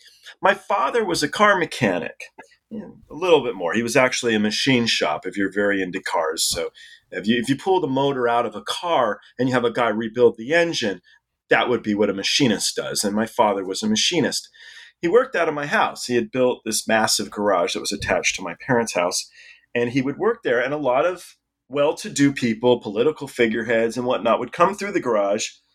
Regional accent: England, United Kingdom; born there; And my dad was English as well. I was born in England.

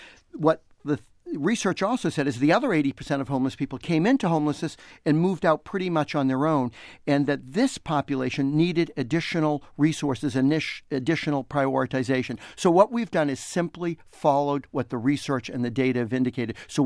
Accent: Boston, Massachusetts, United States; I'm originally from Boston, and if you're born in Boston, you're born an abolitionist.

